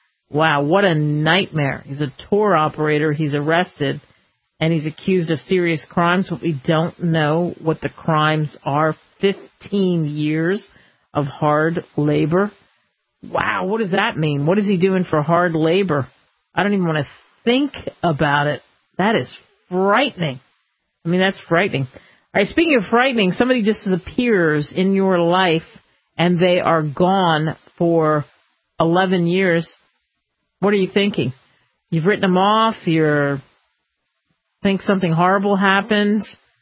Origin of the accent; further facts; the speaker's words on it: Philadelphia, Pennsylvania, United States; I want to tell this story, especially because it happened in my hometown. A Philadelphia woman was accused of abducting a 5-year-old girl